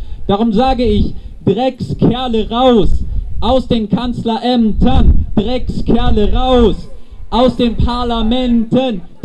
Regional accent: North Rhine-Westphalia, Germany; Bollern, so sagt man bei uns im Sauerland, wo auch ich herkomme, zu einem dumpfen Dröhnen.

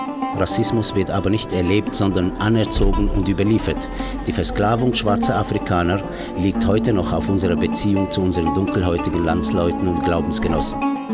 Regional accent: Tunisia; German is a second language; weil ich als Tunesier mit gelungener Revolution

